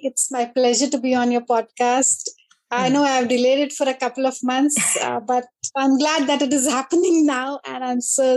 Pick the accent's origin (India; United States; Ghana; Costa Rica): India; Delhi; I come from the northern regions of India. So I've been born and brought up near Delhi.